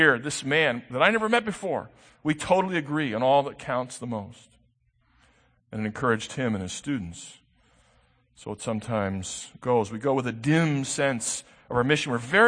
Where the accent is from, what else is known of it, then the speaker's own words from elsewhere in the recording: United States; I stand up and say, look, I'm just an American.